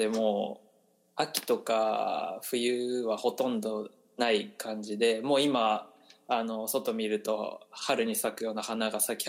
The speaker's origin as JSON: {"language": "Japanese", "region": "Kanagawa", "country": "Japan", "said": "渡るさんと同じ神奈川県出身です。"}